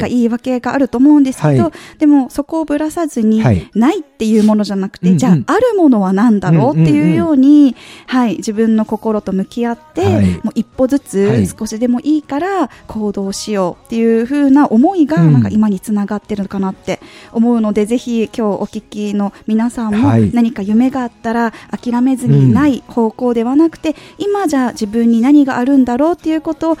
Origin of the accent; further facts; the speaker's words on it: Okinawa, Japan; 私は沖縄県出身の